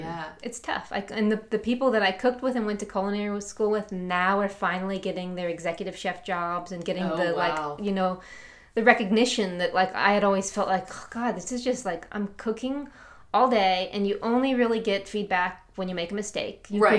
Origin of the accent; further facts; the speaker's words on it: Chicago, Illinois, United States; so I'm from Chicago. We had never played in Chicago before.